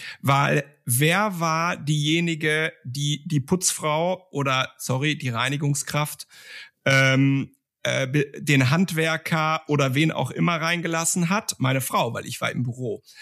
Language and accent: German; North Rhine-Westphalia, Germany; also born or lived in Switzerland; auch wenn ich lange in der Schweiz gelebt habe, komme ich ja aus dem Westen Deutschlands oder aus dem Ruhrgebiet, da sind die Leute für große Direktheit bekannt.